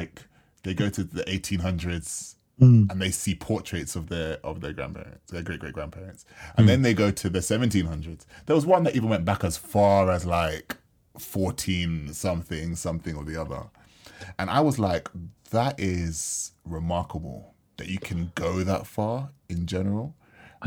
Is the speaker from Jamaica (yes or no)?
yes; Jamaica; I am Jamaican by way of Accra, you know what I mean?